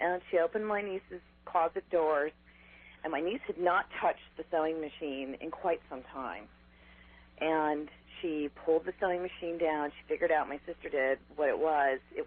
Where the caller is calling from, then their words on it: Kauai, Hawaii, United States; calling from the Garden Island of Kauai.